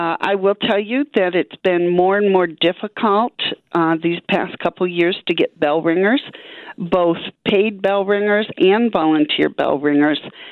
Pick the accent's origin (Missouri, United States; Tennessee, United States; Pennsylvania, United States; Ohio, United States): Pennsylvania, United States; Originally, I'm from Pennsylvania.